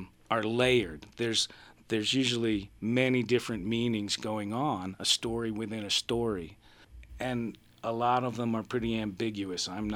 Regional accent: East Coast, United States; I think I'm from the East Coast

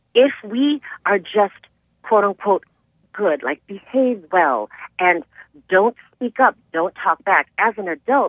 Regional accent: Wisconsin, United States; I grew up in West Dallas, kind of like Highway 100 and Oklahoma, around there.

